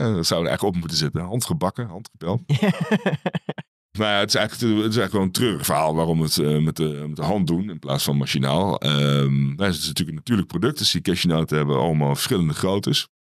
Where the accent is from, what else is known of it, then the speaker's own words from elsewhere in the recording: Netherlands; Ja, en wij in Europa zijn natuurlijk, zeker wij als Nederlanders, vinden het natuurlijk altijd mooi om iets voor een mooie prijs in te kunnen kopen.